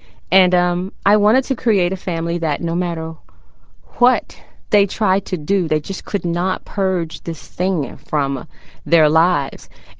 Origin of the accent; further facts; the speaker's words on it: Fort Lauderdale, Florida, United States; I'm originally from the South, born and raised in Fort Lauderdale, but my parents are originally from Mississippi